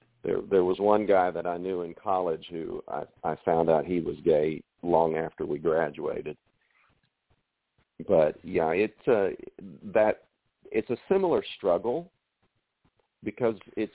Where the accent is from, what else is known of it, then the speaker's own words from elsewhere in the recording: the Ozarks, United States; And, you know, I grew up gay in the Ozarks, in the 1960s. I was 14 years old when Stonewall happened.